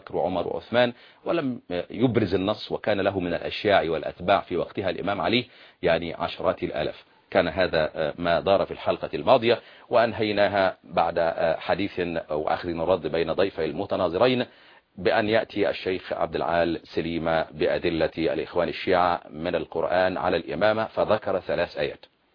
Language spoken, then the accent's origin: Arabic; Upper Egypt, Egypt; أنا صعيدي